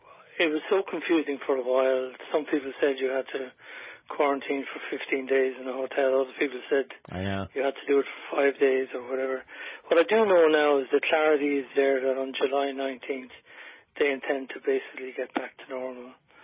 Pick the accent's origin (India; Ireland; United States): Ireland; Aran Islands, Connacht; I'm from the Aran Islands.